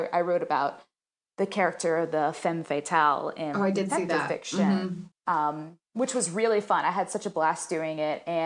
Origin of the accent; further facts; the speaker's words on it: the South, United States; now in Denver, United States; I'm from the South, and I have a double name.